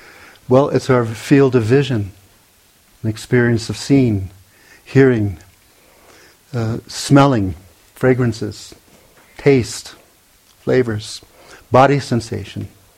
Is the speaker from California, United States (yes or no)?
no; Hawaii, United States; You know, I grew up, born and raised in Hawaii, and at age 11, we moved from one area of this bay, Mauna Lua Bay, down a couple of miles to be on the water.